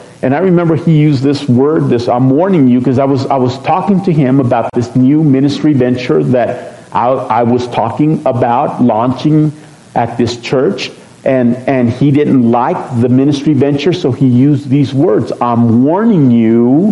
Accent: Texas, United States; You know, I was raised in Texas. This is like, you know, everything's bigger and better.

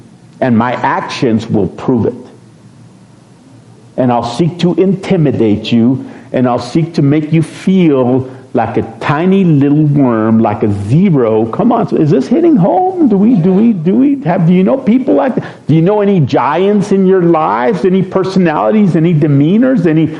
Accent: Texas, United States; You know, I was raised in Texas. This is like, you know, everything's bigger and better.

